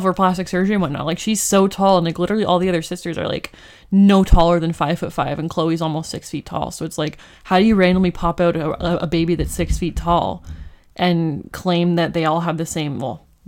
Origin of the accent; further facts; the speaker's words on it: Whitby, Ontario, Canada; even in my hometown in Whitby